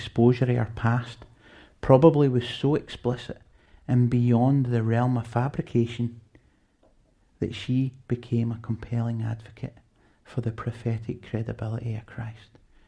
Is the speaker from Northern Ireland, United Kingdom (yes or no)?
no; Glasgow, Scotland, United Kingdom; it's because I'm from Glasgow